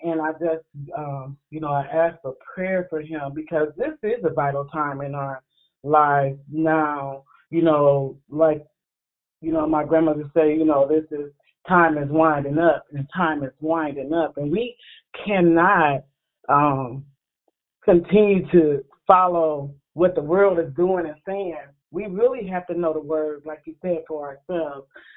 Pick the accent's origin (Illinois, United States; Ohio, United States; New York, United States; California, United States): Illinois, United States; I have been asking for a prayer for a pastor that I grew up with in Illinois